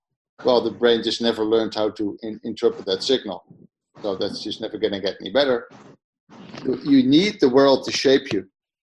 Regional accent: Netherlands; English is a second language; The Netherlands.

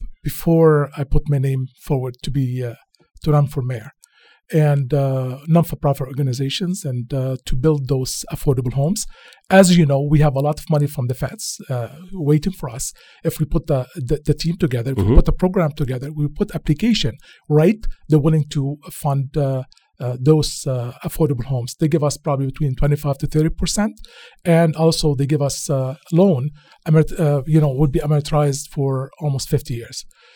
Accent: Beirut, Beirut Governorate, Lebanon; now in London, Canada; Believe it or not, I came from Lebanon. Beirut's safer than London, Ontario

